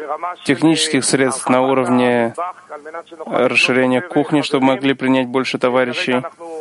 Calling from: Eilat, Southern District, Israel; Мы говорим из Эйлата.

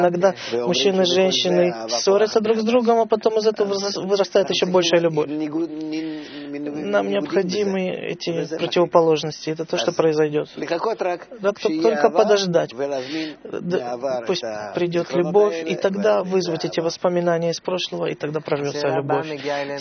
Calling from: Beersheba, Southern District, Israel; я из Бер-Шева.

